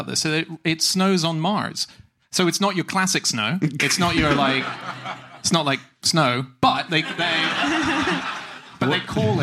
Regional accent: Australia; Yeah. I'm an Aussie, by the way. I just don't sound it.

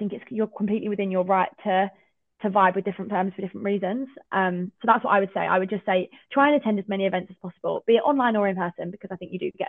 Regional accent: East of England, United Kingdom; I'm from Essex, so I was always going to apply to London firms.

